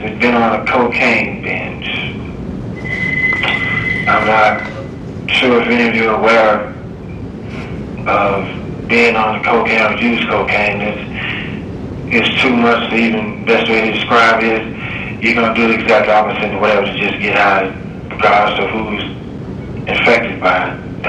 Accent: Muskegon, Michigan, United States; A friend of our family, Sister Starlene Whiteside, was a victim of a senseless act of murder in my hometown of Muskegon, Michigan.

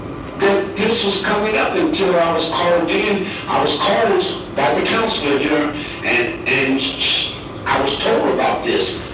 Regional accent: Eloy, Arizona, United States; I grew up in the country. I'm from Eloy, Arizona.

